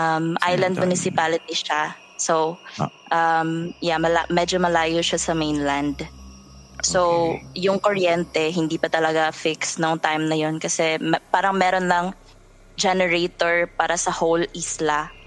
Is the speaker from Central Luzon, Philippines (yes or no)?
no; Eastern Visayas, Philippines; Yeah, it's from my childhood. Kasi nga, I grew up in Samar